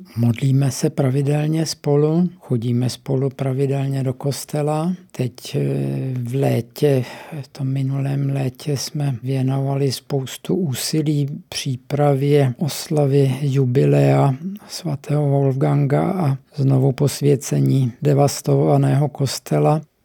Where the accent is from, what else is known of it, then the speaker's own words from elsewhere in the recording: Plzeň, Plzeň Region, Czechia; born there; Já jsem se narodil v Plzni, ale už v mém útlém dětství koupili moji rodiče chalupu na Zelené. Tady jsme strávili všechny prázdniny, víkendy.